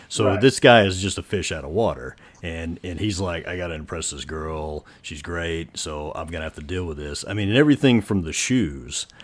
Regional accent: Tennessee, United States; I mean, this is the area I grew up in. You know, I'm from East Tennessee in this area, and it's beautiful.

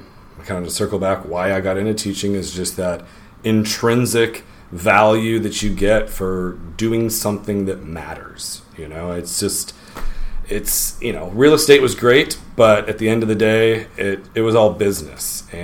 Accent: Nigeria; I grew up in Africa, and more specifically Nigeria, because I definitely don't appear to have grown up in Africa.

